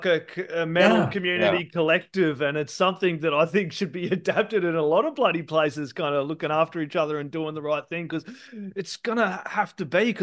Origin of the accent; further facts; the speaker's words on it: Australia; I'm an Aussie, dude.